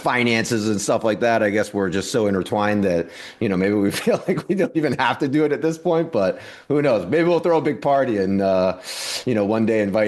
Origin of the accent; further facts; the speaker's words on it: East Coast, United States; growing up on the East Coast, I watched too much Price is Right or something, but I always wanted to marry a California girl.